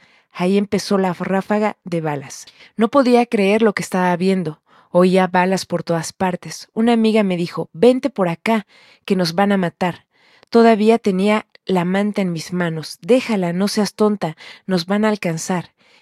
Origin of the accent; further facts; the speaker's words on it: Guerrero, Mexico; Yo soy de Guerrero y me fui con mi familia allá.